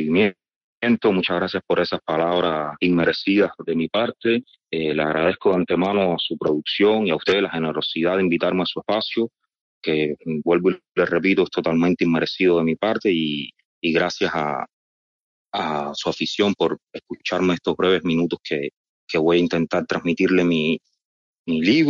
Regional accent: Morón, Ciego de Ávila, Cuba; born there; yo nací en Morón, en Ciego de Ávila, el centro de la isla. Uh-huh. En el año 1984, un 2 de julio

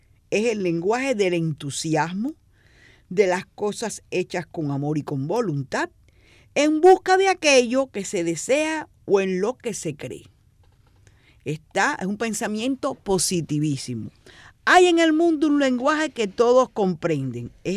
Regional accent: Cuba; como decimos cubanos

